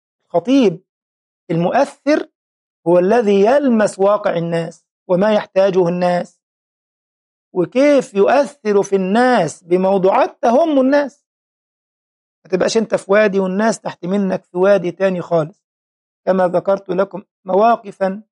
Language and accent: Arabic; Egypt; وهذا حدث في أكثر من لقاء عندنا في مصر